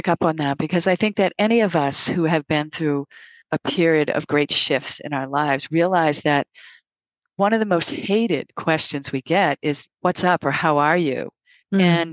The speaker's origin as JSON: {"language": "English", "town": "Boston", "region": "Massachusetts", "country": "United States", "accent": "Boston", "said": "You know that I'm a Bostonian, right? I have an accent that's a Bostonian."}